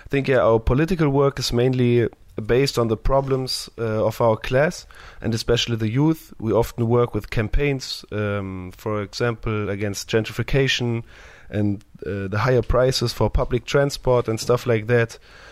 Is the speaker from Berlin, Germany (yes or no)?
yes; Berlin, Germany; English is a second language; I'm from Berlin, Germany. And yes, I make rap music.